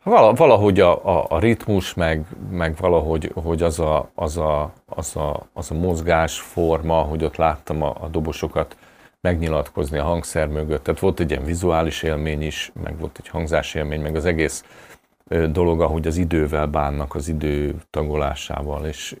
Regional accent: Pécs, Baranya, Hungary; én Pécset születtem, és ott is nőttem föl, és akkor jártam föl 2 évig, vonatoztam Budapestre

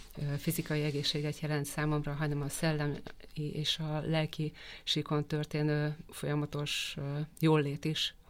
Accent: Balatonfűzfő, Veszprém County, Hungary; én Balatonfüszfön nőttem fel, veszprémi születésű gyermekként, és a Balaton az függetlenül attól, hogy aztán nem Balatonfüszfön éltem már felnőttként, mert amikor családot alapítottunk, akkor a Bakonyba költöztem

